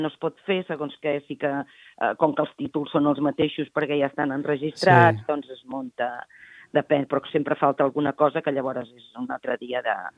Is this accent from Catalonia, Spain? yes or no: yes; Barcelona, Catalonia, Spain; Mira, jo sóc de Barcelona, però estem vivint ara ja fa uns anys a Corbera de Llobregat.